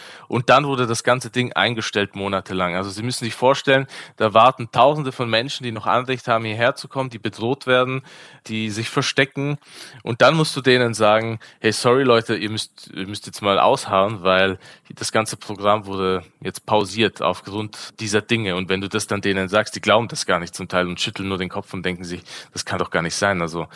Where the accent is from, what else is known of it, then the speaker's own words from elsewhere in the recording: Austria; born there; Ja, ich reise einfach ein als Afghane. Also ich bin zwar in Österreich geboren, aber laut afghanischer Verfassung ist man Afghane, wenn der Vater Afghane ist.